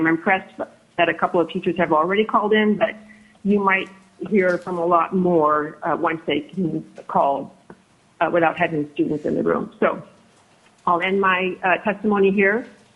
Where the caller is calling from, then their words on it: Homer, Alaska, United States; For the record, I'm calling from Homer